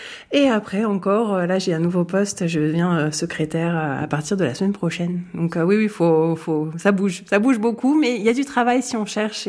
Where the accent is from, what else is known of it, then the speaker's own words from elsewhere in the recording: Paris, Île-de-France, France; Alors, je suis née en région Paris. Je suis née à Neuilly-sur-Seine. Et après, en fait, on a vécu 25 ans à Paris, dans le 16e.